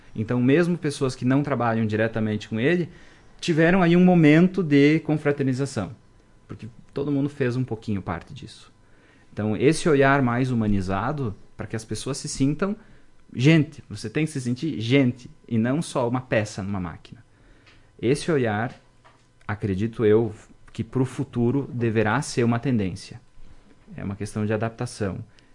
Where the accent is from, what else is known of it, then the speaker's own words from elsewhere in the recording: Erechim, Rio Grande do Sul, Brazil; now in Marau, Brazil; Eu não sou nascido em Marau, nós viemos de Erechim para cá